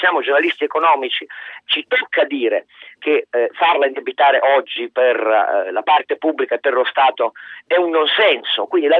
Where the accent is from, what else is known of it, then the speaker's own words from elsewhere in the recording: Turin, Piedmont, Italy; io sono torinese